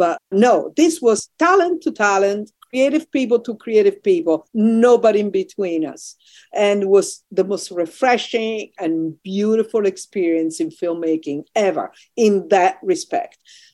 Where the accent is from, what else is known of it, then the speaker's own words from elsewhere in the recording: United States; And I'm also American, so I feel this is my other home